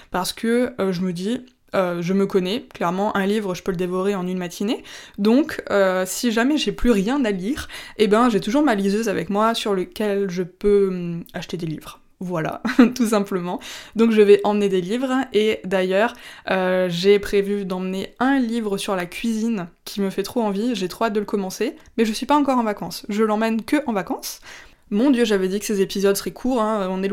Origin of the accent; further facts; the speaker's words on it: Grand Est, France; mais on vient d'Alsace. Donc en Alsace, on n'a pas trop la mer.